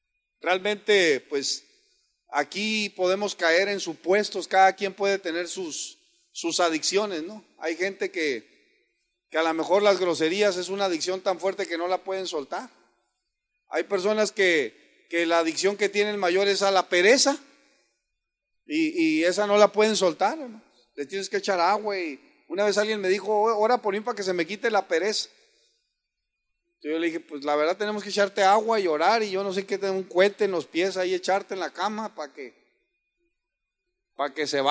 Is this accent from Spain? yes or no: no; Mexico; Desgraciadamente nosotros traemos un estigma como mexicanos que hay mucha pereza en México.